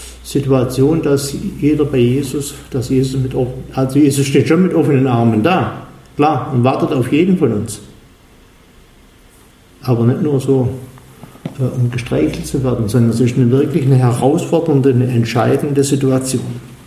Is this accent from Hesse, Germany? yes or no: no; Baden-Württemberg, Germany; Also ich übersetze so als Schwabe auch gerne mit Brudle.